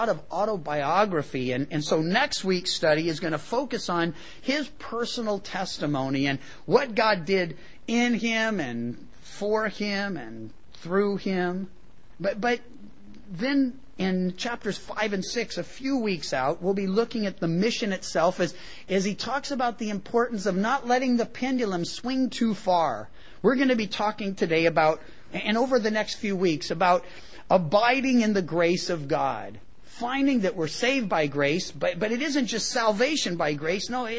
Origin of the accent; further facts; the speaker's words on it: Missouri, United States; well, I come from Missouri, part of my upbringing, the show me state.